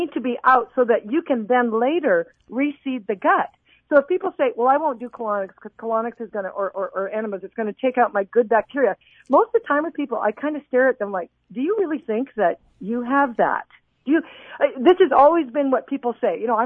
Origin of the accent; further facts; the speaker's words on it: Canada; which I was originally from Canada, which is interesting.